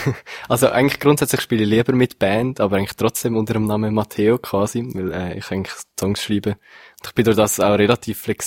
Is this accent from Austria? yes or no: no; Switzerland; Und Deutsch singen oder Hochdeutsch singen als Schweizer finde ich auch immer so ein bisschen schwierig.